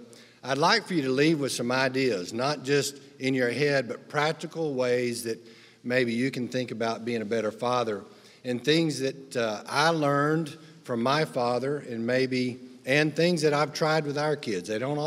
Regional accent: Malney, Texas, United States; We grew up in Malney, Texas, and my father sold life insurance.

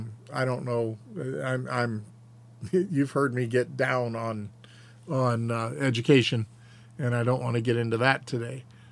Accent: United States; So, you know, we Americans overthrew the Empire of Japan. And because I am an American.

